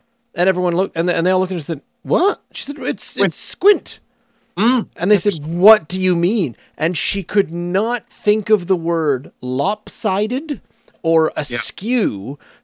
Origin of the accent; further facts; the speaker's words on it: Nova Scotia, Canada; born there; I was born in Nova Scotia with Scottish parents, so my vocabulary and the words I use are so wrong.